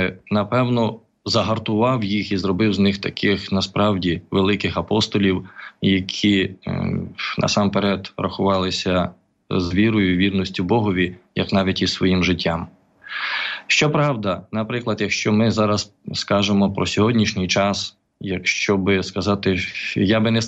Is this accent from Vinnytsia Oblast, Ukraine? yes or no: yes; Derebchyn, Vinnytsia Oblast, Ukraine; Я сам походжу з села Деребчин Шародського району. Це, щоб так ближче, як ми говоримо про Мурафу Плаця Антонія, то це, власне, знаходиться кілометрів 14 від Мурафи.